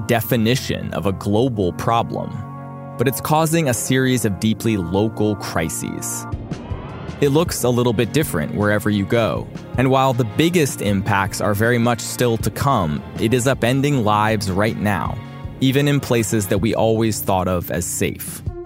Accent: Montpelier, Vermont, United States; In reporting this story about my hometown, I talked to people who moved to Montpelier in part because of climate change.

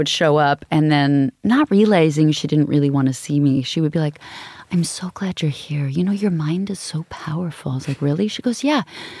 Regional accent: Anchorage, Alaska, United States; I was raised in Anchorage, sweet Mormon family, singing in hotels for tourists.

